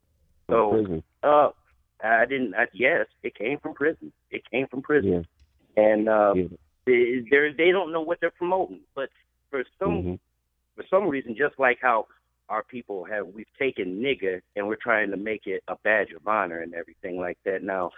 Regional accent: Detroit, Michigan, United States; now in Ann Arbor, United States; Well, I was born and raised in Detroit, but I stay in Ann Arbor.

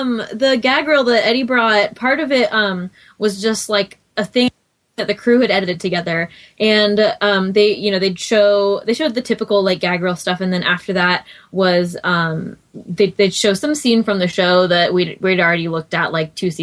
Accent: Yorktown, Virginia, United States; And I grew up in Yorktown, Virginia. So it's kind of a big part of my life.

